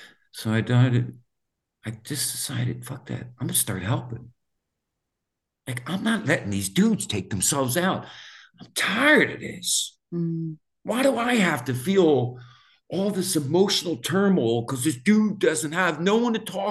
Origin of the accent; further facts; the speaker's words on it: Philadelphia, Pennsylvania, United States; I grew up in Southwest Philadelphia, and it's like the hardest edges of Dublin.